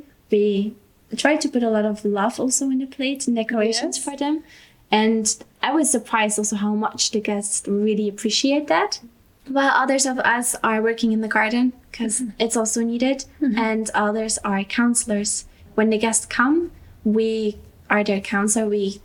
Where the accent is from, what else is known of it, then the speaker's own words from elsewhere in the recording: Belgium; now in Austria; I grew up in Belgium, a very little country somewhere in Europe, and I decided to go to a mission school.